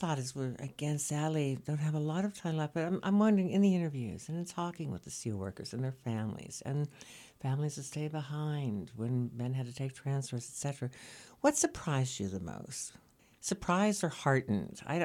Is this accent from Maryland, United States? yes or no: no; Homestead, Pennsylvania, United States; I actually remember, again, growing up in Homestead in Pittsburgh, hearing older adults talking with great pride about knowing how to know when the steel needed poured